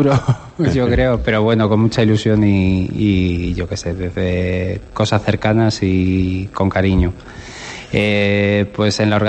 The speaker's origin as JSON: {"language": "Spanish", "town": "Miguel Turra", "region": "Castilla-La Mancha", "country": "Spain", "tie": "born or raised there", "said": "Yo creo que si eres de Miguel Turra, como dice mi pueblo, se mama desde pequeño esto del carnaval."}